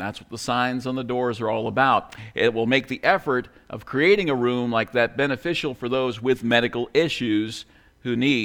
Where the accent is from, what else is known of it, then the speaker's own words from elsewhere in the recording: New York, United States; Anyway, I grew up in New York and been to a lot of Yankee games, some Met games